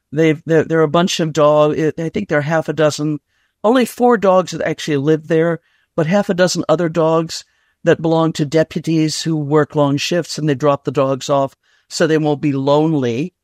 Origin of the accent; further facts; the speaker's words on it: Yorktown, Virginia, United States; I started off the first couple of books in my hometown of Yorktown, Virginia.